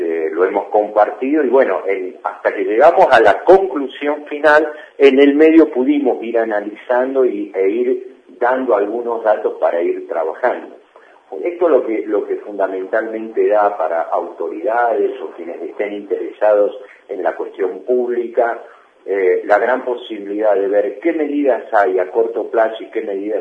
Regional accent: Almirante Brown, Buenos Aires Province, Argentina; Nosotros, yo soy de Almirante Brown, hemos tenido en la localidad de Mármol

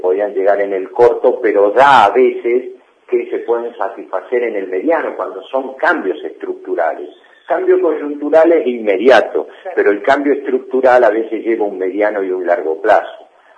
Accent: Almirante Brown, Buenos Aires Province, Argentina; Nosotros, yo soy de Almirante Brown, hemos tenido en la localidad de Mármol

